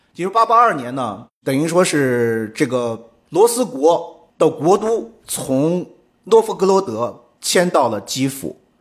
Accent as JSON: {"language": "Chinese", "town": "Luoyang", "region": "Henan", "country": "China", "tie": "born there", "said": "我说我在广州工作。他们就问我啊，你的出生地在哪里？我就说我是出生在河南洛阳。"}